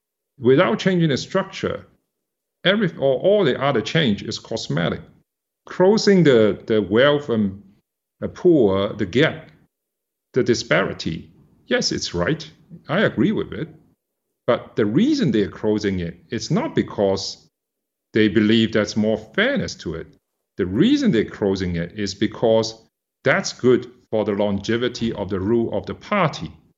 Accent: Hong Kong; I grew up in Hong Kong. Hong Kong is very, very important and hold dear to me. I have friends, relatives from Hong Kong.

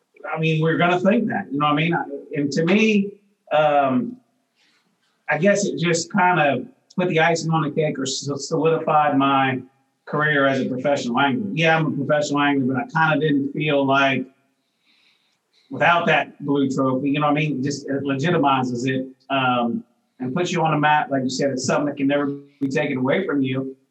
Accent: United States; style of fishing that I grew up doing on the Ohio River

